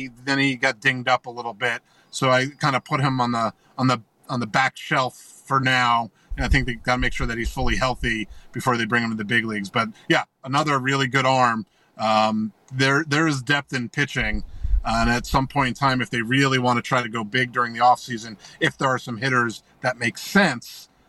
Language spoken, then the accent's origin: English; Northeast, United States; Since maybe, I grew up in the Northeast since Doc Gooden.